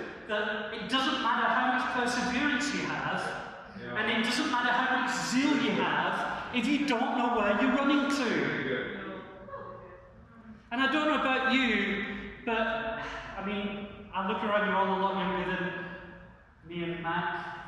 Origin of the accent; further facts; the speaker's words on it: South Africa; accent: English; And I know this town is very Afrikaans, so please bear with me in my English accent.